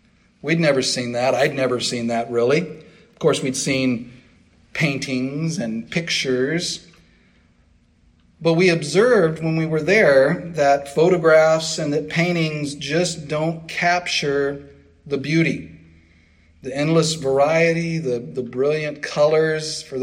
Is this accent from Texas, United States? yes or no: no; California, United States; moved away as an adult; also born or lived in Michigan; Back in 2003, Cindy and I moved from Southern California, where we had both generally Southern California, where we had grown up. We moved to Michigan.